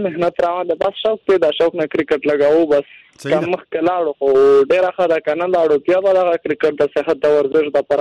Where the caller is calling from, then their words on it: Khyber Pakhtunkhwa, Pakistan; شمالي وزیرستان